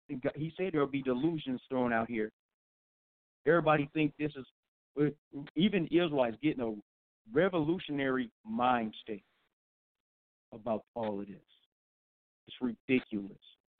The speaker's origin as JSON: {"language": "English", "town": "South Bend", "region": "Indiana", "country": "United States", "said": "I'm from South Bend, Indiana, and which is right outside of Chicago."}